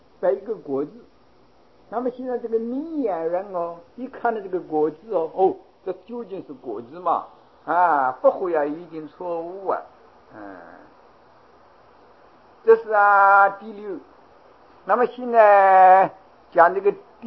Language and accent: Chinese; China; 我们中国人也一直说话哟，就是一母生九等子